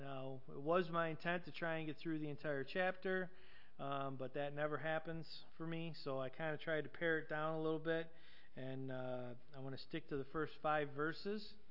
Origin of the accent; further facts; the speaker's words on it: New York, United States; anybody from down there would know that you're not from there, right? Because of our funny accent.